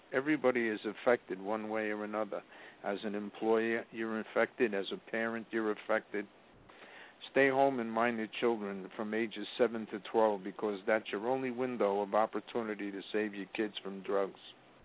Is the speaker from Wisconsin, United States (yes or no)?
no; New York City, New York, United States; When I was growing up in Washington Heights, now the drug center of New York City, yuppies used to come over to George Washington Bridge to buy their drugs.